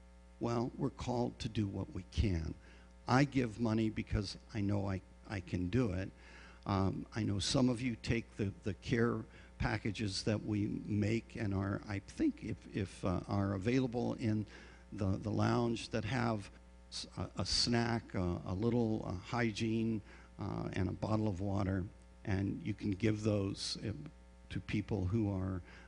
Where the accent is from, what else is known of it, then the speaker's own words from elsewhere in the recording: Ireland; I'm Irish. I'll punch your lights out. That's who I am.